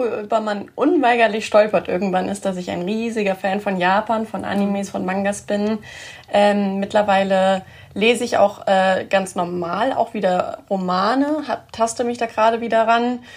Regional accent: Germany; ich bin, sag ich mal, eher typisch deutsch aufgewachsen, also was bei uns so in Deutschland das Typische ist, in die Landeskirche reingetauft worden, ganz normal Konfirmation gemacht im Teenie-Alter

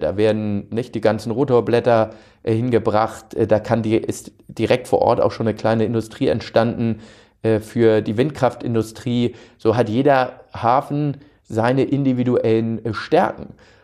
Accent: Hamburg, Germany; so wie ich das natürlich als Hamburger Jung von Kindesbeinen an kenne.

